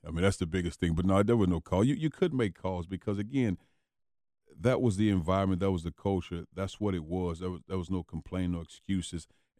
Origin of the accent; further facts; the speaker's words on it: East St. Louis, Illinois, United States; I grew up in East St. Louis, and when you're a young kid and living there, you don't realize that it's tough because that's your home environment